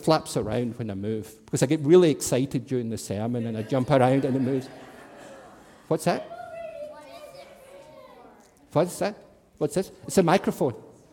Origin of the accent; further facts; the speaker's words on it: Scotland, United Kingdom; I grew up in Scotland and there was a wall in the Scottish-English border that was built by the Romans.